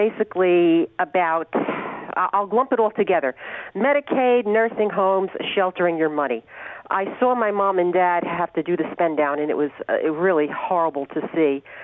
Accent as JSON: {"language": "English", "region": "New Jersey", "country": "United States", "said": "I sound like a Pennsylvanian. Okay, I'm from Jersey originally."}